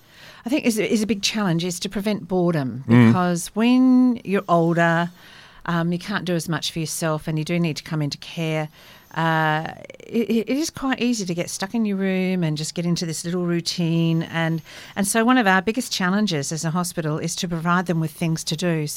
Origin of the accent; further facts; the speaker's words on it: Adelaide, South Australia, Australia; yes, my hometown. I have to go home, touch base with the folks occasionally.